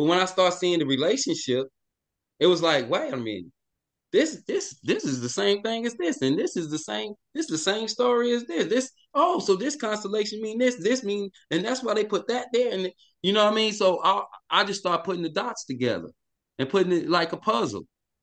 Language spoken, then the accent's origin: English; Tulsa, Oklahoma, United States; now in Atlanta, United States; I'm originally from Tulsa, Oklahoma. You know what I mean? I went to University of Oklahoma. I reside in Atlanta right now